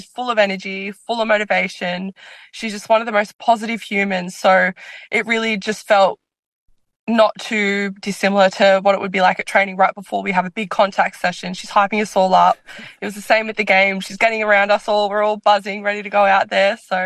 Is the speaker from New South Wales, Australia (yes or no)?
yes; Sydney, New South Wales, Australia; So we grew up in the East Sydney, so Matchville, Maroubra area. We had a great upbringing.